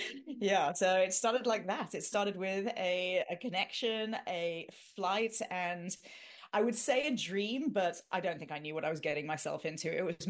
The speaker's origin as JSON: {"language": "English", "town": "Durban", "region": "KwaZulu-Natal", "country": "South Africa", "said": "And I originally came from South Africa. I'm from a place called Durban on the East Coast."}